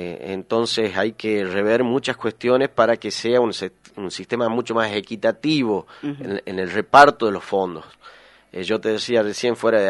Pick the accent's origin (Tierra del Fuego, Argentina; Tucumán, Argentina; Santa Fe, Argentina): Tucumán, Argentina; somos todos tucumanos